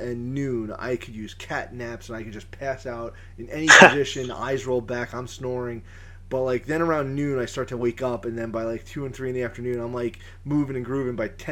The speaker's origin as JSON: {"language": "English", "region": "New York", "country": "United States", "said": "I will say as a New Yorker, I have nothing."}